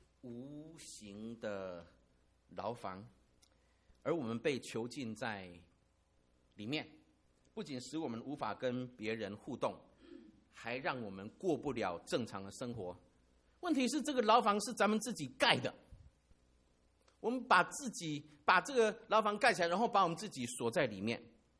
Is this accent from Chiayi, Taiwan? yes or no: no; Lishan, Taichung, Taiwan; 我小时候住在台湾台中的梨山，我父亲是那边的警官